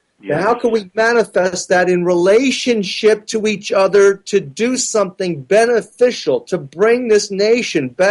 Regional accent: Philadelphia, Pennsylvania, United States; even though we're both from Philadelphia and we have the same kind of kinship and similar social background.

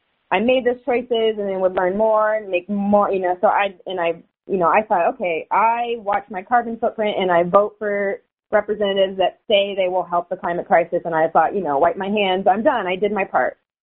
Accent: Alpharetta, Georgia, United States; now in Chattanooga, United States; I grew up in Alpharetta, so in the suburbs of Atlanta, in a nice little bubble where I wasn't really seeing any problems.

